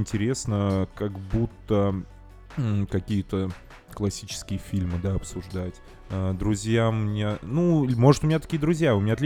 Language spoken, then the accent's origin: Russian; Vladimir, Vladimir Oblast, Russia; Ну, в общем-то, мы из Владимира